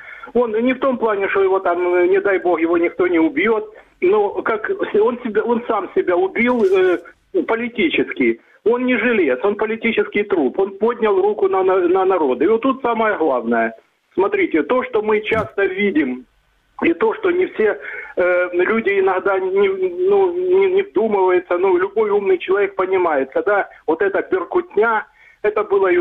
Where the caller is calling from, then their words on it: Dnipro, Dnipropetrovsk Oblast, Ukraine; Добрый вечер … город Днепр.